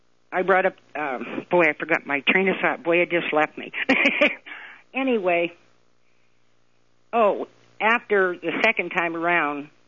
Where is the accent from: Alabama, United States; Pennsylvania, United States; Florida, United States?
Pennsylvania, United States; Meadville; Crawford County, Pennsylvania, Meadville.